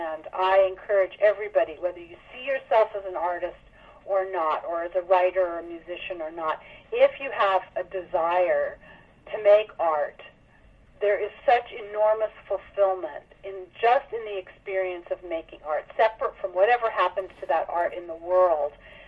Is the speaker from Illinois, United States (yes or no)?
no; New York, United States; there's Fort Tryon Park, which is near where I grew up in New York